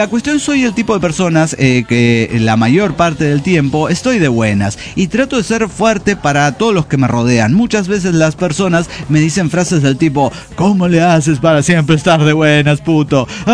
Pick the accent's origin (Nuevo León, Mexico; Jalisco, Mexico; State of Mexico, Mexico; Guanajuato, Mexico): State of Mexico, Mexico; Toluca